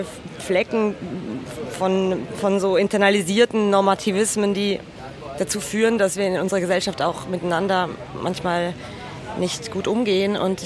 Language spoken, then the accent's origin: German; Switzerland; Das bedeutet für mich als Schweizerin natürlich schon auch besonders viel